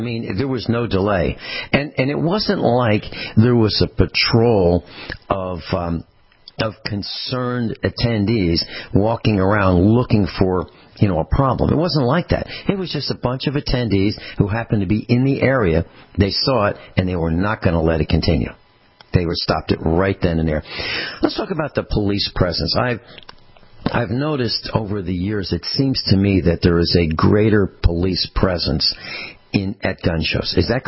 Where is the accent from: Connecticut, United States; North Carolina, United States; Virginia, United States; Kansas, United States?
Virginia, United States; I came from Virginia, the Commonwealth of Virginia